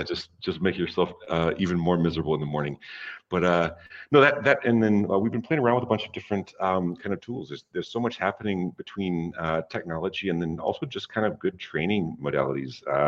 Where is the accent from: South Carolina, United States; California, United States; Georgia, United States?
Georgia, United States; Atlanta; now in China; No, I'm from Atlanta originally.